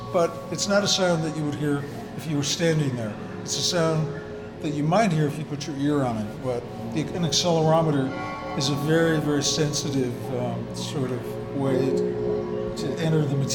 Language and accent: English; Cleveland, Ohio, United States; born there; No, I was born in Cleveland.